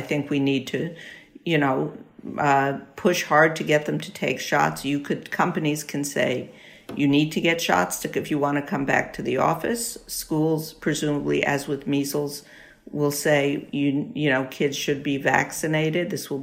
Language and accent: English; New York, United States; I'm a New Yorker. Everyone in New York was traumatized by COVID.